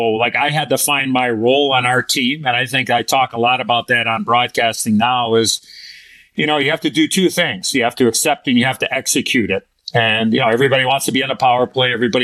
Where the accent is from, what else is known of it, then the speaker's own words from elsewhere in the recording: Chicago, Illinois, United States; because I was a Chicago guy and grew up living and dying with the Blackhawks, and getting drafted in my hometown, you know, the first American-born native son ever to be drafted by his hometown team